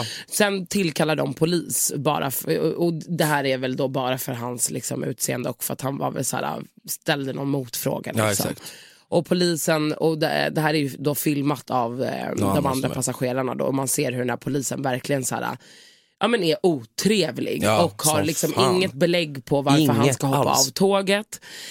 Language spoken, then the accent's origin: Swedish; Malmö, Skåne, Sweden; fast jag är från Malmö.